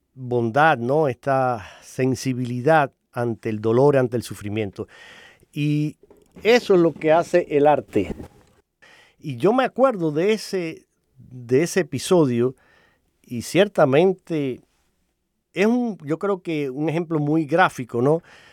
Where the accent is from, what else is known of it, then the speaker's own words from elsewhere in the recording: Holguín, Cuba; pertenece a la diócesis de Holguín, yo soy de allí